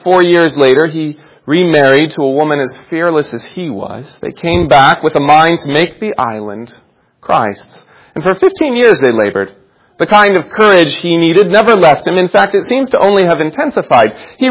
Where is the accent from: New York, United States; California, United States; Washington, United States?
California, United States; Santa Cruz; Sounds like my hometown of Santa Cruz sometimes.